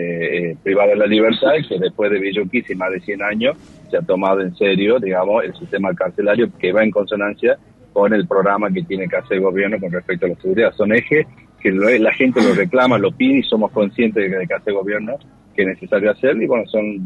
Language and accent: Spanish; Tucumán, Argentina; nosotros como tucumanos y como parte interesada, ayudamos y colaboramos